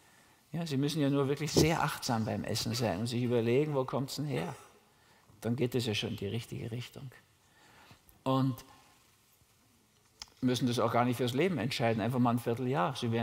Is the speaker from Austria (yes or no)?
yes; Austria; ich war schon mal in Deutschland, weil ich als Österreicher hier rübergekommen bin.